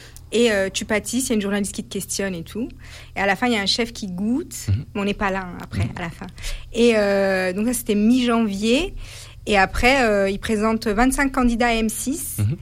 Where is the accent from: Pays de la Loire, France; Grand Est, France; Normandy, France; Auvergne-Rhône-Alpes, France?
Auvergne-Rhône-Alpes, France; Chambéry; je suis de Chambéry, elle est de Chambéry.